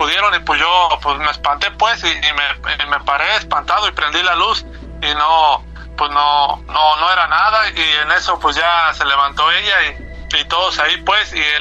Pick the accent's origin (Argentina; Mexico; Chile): Mexico; Querétaro; now in San Diego, United States; le estoy hablando de San Diego, California, pero yo soy de allá de Querétaro, pues.